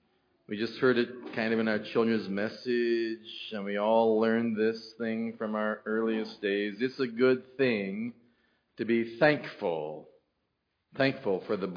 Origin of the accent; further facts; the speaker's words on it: Galesburg, Illinois, United States; When I was young, growing up in Galesburg, Illinois, on the corner of Broad and Sanborn Streets, I went to Silas Willard Elementary School.